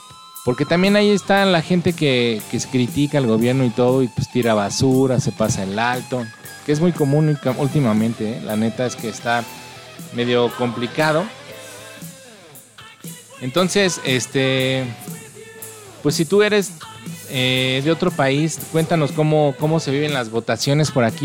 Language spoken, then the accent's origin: Spanish; Mexico; Como mexicano que somos